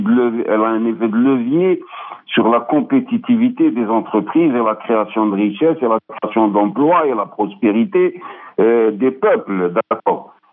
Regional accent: Algeria; je maintiens, je suis un Algérien, je suis un Africain, d'accord.

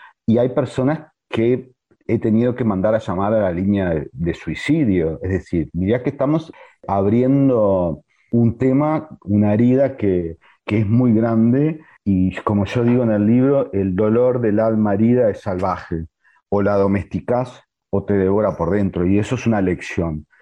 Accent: Paysandú, Uruguay; en mi ciudad natal

